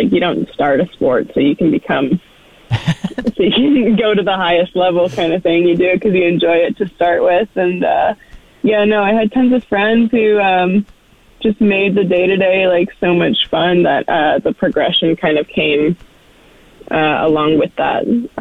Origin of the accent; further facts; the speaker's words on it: Fort McMurray, Alberta, Canada; Yeah, a lot of times people are shocked, or they ask, like, where I grew up riding in McMurray. But I think a lot of people are shocked. Like, anyone who's from McMurray, has experienced the shock from other people when you say you're from there